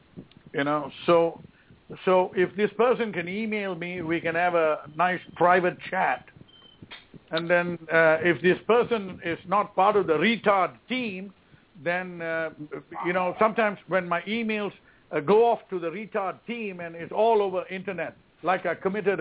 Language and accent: English; Singapore; moved away; So I live outside the country for the most of my time, because I'm originally from Singapore.